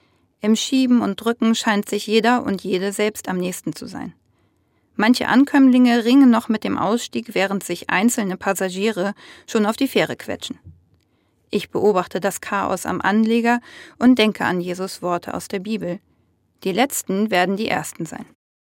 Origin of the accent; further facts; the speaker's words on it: Hamburg, Germany; Theologiestudentin aus Hamburg. Als Hamburgerin komme ich mit verschiedensten Verkehrsmitteln in die Innenstadt.